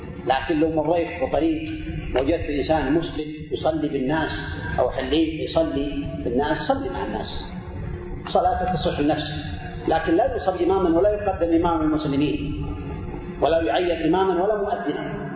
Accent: Saudi Arabia; لا أظنه يكون عندنا في المملكة العربية السعودية

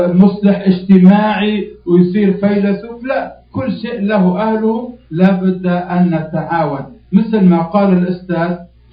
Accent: Aleppo Governorate, Syria; أنا كردي من أكراد سوريا، مفتي منطقة عفرين.

